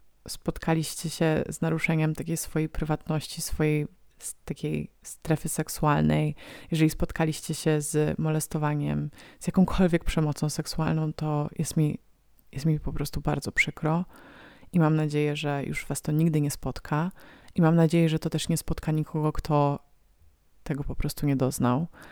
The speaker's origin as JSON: {"language": "Polish", "region": "Pomeranian Voivodeship", "country": "Poland", "said": "no bo przecież jestem koniarą z Pomorza, tak?"}